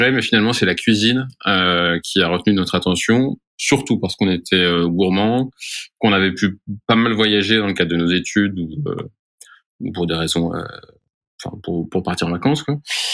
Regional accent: Grand Est, France; j'ai 33 ans. Je viens des Vosges, dans l'est de la France.

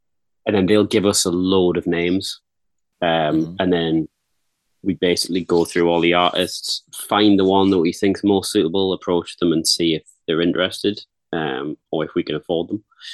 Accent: United Kingdom; Like, we're British.

